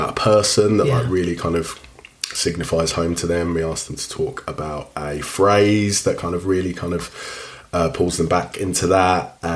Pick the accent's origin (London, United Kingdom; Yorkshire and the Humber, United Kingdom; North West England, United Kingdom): London, United Kingdom; I'm British Nigerian, like Nigerian parents, but grew up in London, spent all my life here.